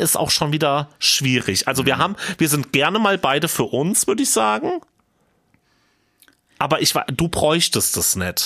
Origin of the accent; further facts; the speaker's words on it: Eichelsachsen, Hesse, Germany; Wir gehen ja jetzt auf den Fasching in meiner Heimat nach Eichelsachsen auf die Sitzung.